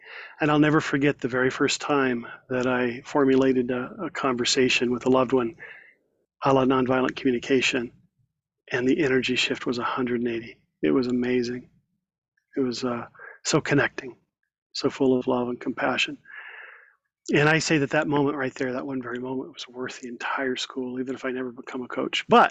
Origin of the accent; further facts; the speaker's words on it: Norman, Oklahoma, United States; from Norman, Oklahoma.